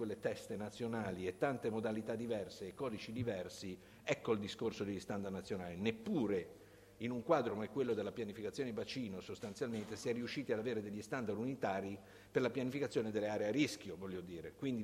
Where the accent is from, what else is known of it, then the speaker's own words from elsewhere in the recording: Genoa, Liguria, Italy; Come genovese, se mi consentite